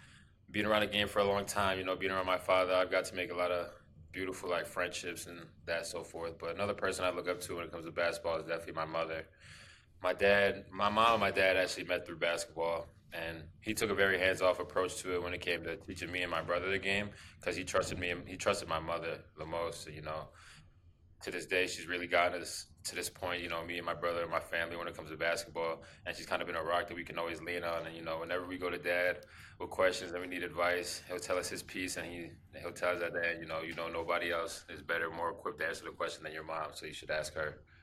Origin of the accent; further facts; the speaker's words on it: Paterson, New Jersey, United States; Just growing up in New Jersey, like you said, from Paterson, New Jersey